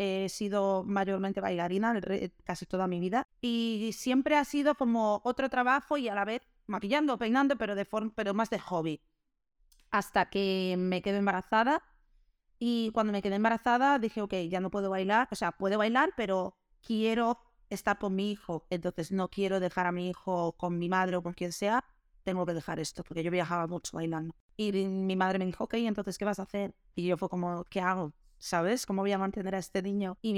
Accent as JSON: {"language": "Spanish", "country": "Spain", "tie": "born or raised there", "first_language": "Portuguese", "second_language": "Spanish", "said": "Yo en mi casa todo es en portugués, yo pienso en portugués, hago la lista de la compra en portugués, ¿sabes? Y he estudiado desde pequeña en español y aquí en España"}